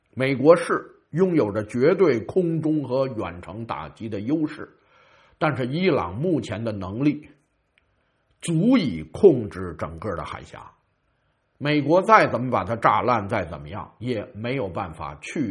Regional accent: Beijing, China; 我们北京话讲抽押去

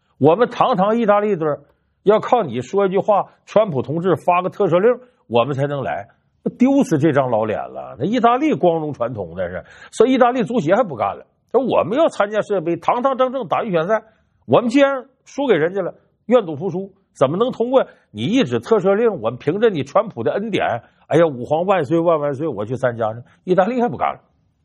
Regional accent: Northeast China, China; 用我们东北老家的话

